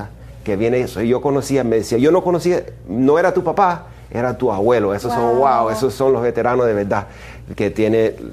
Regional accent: Miami, Florida, United States; Miami cubana, porque nuestra generación, por ejemplo, no nos criamos en Cuba, uh-huh. mi generación, yo hablo de mi generación, son nosotros, nuestra cultura es Miami Cuban, no es Cuban.

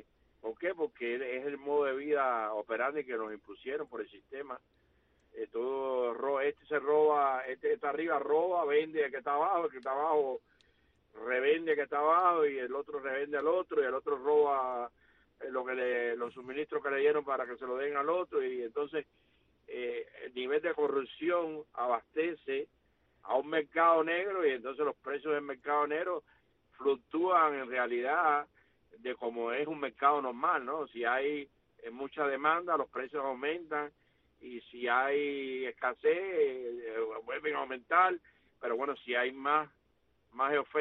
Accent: Cuba; moved away; la oposición que salió de Cuba, las personas que estamos aquí en el extranjero

